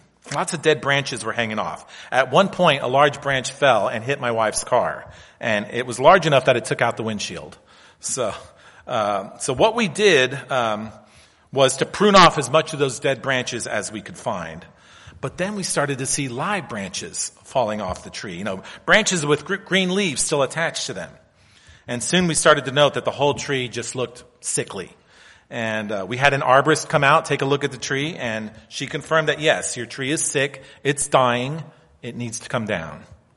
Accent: Pennsylvania, United States; Maples remind me so much of where I grew up in Pennsylvania.

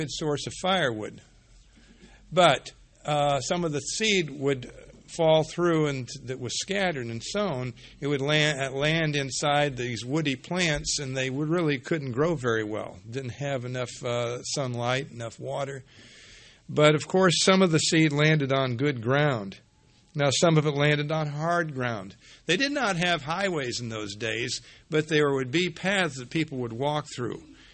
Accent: Vermont, United States; We certainly saw a lot of that where I grew up in Vermont.

